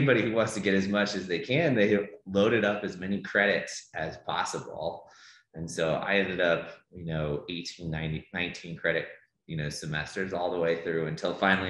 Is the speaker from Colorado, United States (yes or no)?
yes; Denver, Colorado, United States; I was born in Boulder, Colorado, and grew up in the Denver area.